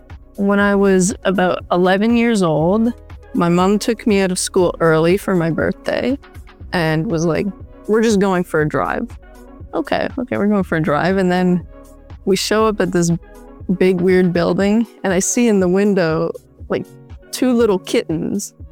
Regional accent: Creemore, Ontario, Canada; when I was growing up in Creemore, my friend and I, like every night, we would just walk around looking for, you know, cats.

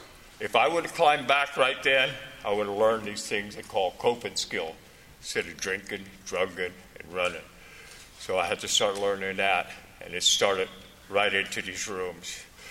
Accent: San Francisco, California, United States; I was put in a juvenile hall in San Francisco. I'm from San Francisco.

